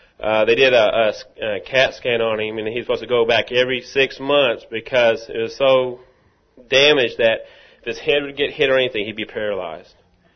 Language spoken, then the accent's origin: English; Rockwall, Texas, United States; I'm from Rockwall.